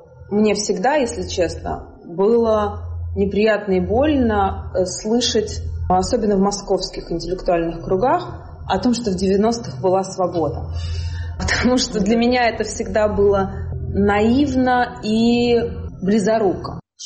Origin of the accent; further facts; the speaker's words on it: Ukraine; born there; я родилась в Украине, это моя позиция, и это моя родина.